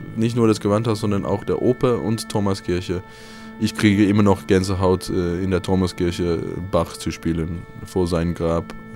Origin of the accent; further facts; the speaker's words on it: South Africa; Ich komme aus Südafrika und spiele Bratsche.